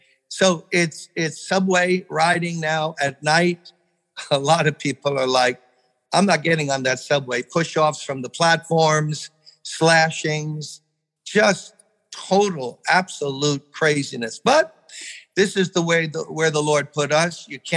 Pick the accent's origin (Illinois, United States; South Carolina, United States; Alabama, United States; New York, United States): New York, United States; Brooklyn; I'm born and raised in Brooklyn.